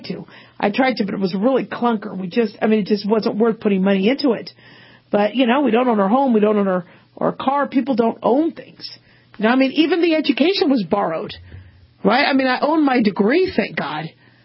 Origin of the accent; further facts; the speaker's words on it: Phoenix, Arizona, United States; I grew up in Phoenix and it hardly rains except monsoon.